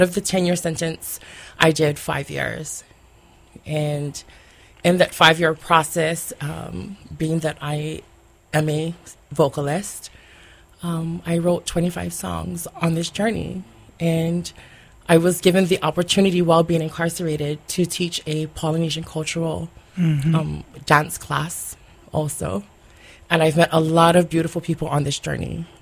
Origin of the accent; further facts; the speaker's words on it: Hilo, Hawaii, United States; I grew up, my family is originally from here, from the east side of Hawaii, and I grew up in Hilo, Hawaii.